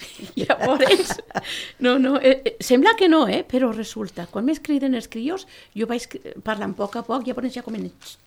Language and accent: Catalan; Valencia, Valencian Community, Spain; jo sóc de València i jo recordo de petita, que concert que feien en el poble